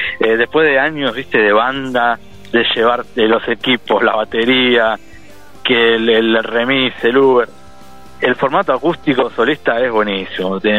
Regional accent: Caseros, Buenos Aires Province, Argentina; Yo soy de Caseros, acá en el conurbano bonaerense. Así que estoy acá hablando desde acá de Caseros

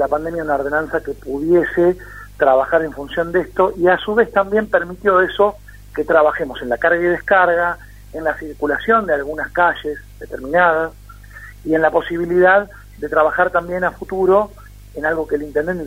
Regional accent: San Clemente, Buenos Aires Province, Argentina; now in Mar de Ajó, Argentina; yo soy nacido, criado en San Clemente, pero hoy me toca vivir por cuestiones familiares en Mar de Ajó

